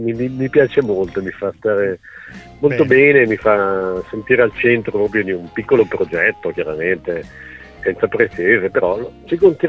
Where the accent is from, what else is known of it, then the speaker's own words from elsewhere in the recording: Lombardy, Italy; vengo dalla Lombardia dove la gente non ha mai neanche il tempo di guardarti per un sorriso